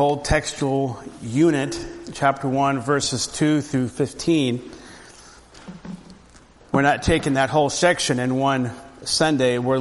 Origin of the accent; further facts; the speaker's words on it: Orlando, Florida, United States; I have a friend that I grew up with in Orlando